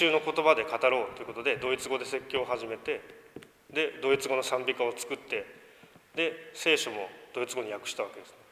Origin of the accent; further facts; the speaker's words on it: Kansai, Japan; まあ、先生の関西弁を聞いているとですね、あ、なんか落ち着くなというふうに思うわけです。やっぱりふるさとの言葉だなというふうに思います。